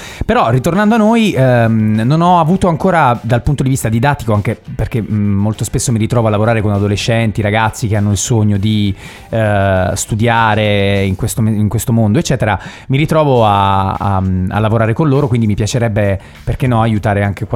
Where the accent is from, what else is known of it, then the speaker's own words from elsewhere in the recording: Trani, Apulia, Italy; Insomma, sono nato lì in Puglia, in questa città meravigliosa che si chiama Trani